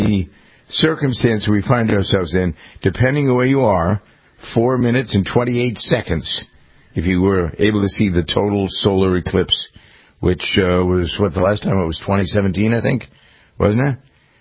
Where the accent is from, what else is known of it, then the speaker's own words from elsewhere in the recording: Framingham, Massachusetts, United States; if I were back in my home town of Framingham, about 92% of the sun would be gone.